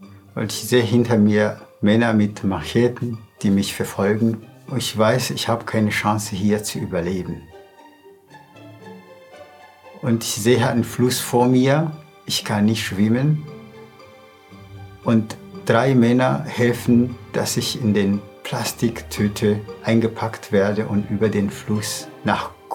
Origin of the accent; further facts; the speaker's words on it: Rwanda; Ich bin in Ruanda geboren und aufgewachsen mit 9 Geschwistern. Mein Papa war Pastor in Ruanda von einer kleinen Gemeinde.